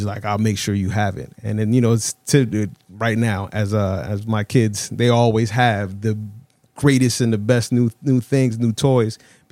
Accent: New Haven, Connecticut, United States; So I grew up right here in New Haven. I've lived in every hood in New Haven.

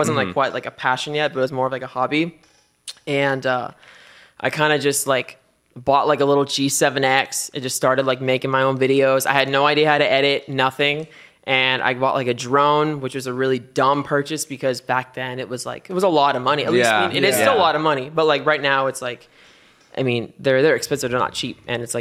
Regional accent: Houston, Texas, United States; also born or lived in Lubbock; now in Dallas, United States; I grew up in Houston, and then went to school like up until I was like 18. I was like in Houston, and then after that, I went to school at Texas Tech in Lubbock for 4 years, and then moved to Dallas

